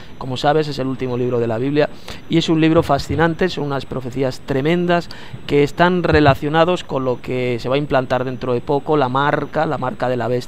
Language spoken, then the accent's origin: Spanish; Madrid, Community of Madrid, Spain; Yo soy de Madrid, yo vivo aquí en Madrid, en la capital de España.